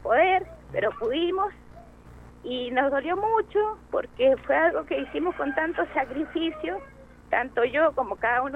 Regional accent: Argentina; como todo argentino lo tenemos que sufrir para ver el triunfo

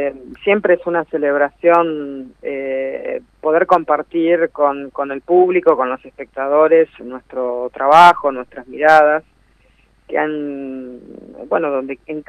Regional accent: Necochea, Buenos Aires Province, Argentina; now in La Plata, Argentina; yo soy de Necochea y cuando me vine a La Plata me convertí

